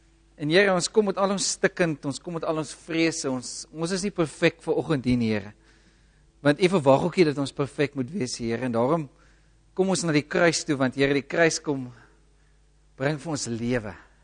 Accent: Caledon, Western Cape, South Africa; en ek kom van Caledon af.

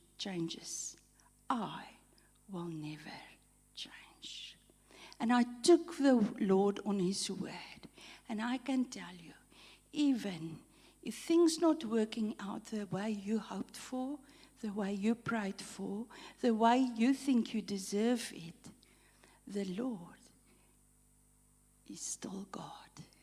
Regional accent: Free State, South Africa; Our family are in Bloemfontein. We're actually coming from the Free State.

